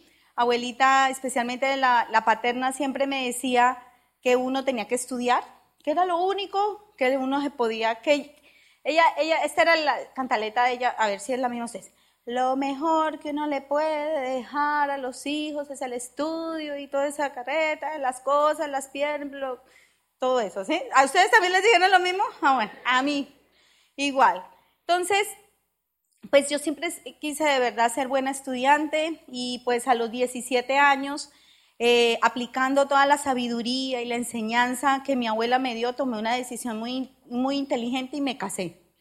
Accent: Bogotá, Colombia; vengo de una familia muy humilde en Colombia, nací en Bogotá, y huérfana de papá, nunca viví con mi mami, me crié con mis abuelas

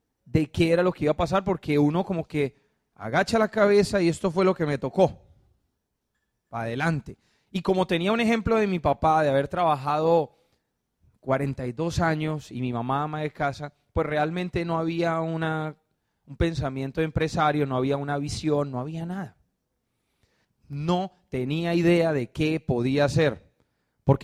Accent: Cúcuta, Norte de Santander, Colombia; also born or lived in Barranquilla / Medellín; Yo no soy paisa, yo no soy de Antioquia, yo soy de Santander, de Cúcuta, norte de Santander, en límite con Venezuela. Y allá vive mi familia, entonces yo soy un poco inmigrante

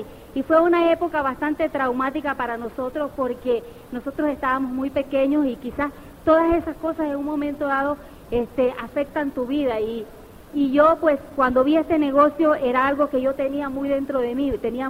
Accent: Nicaragua; born there; Para comenzar con mi historia, bueno, yo nací en Nicaragua.

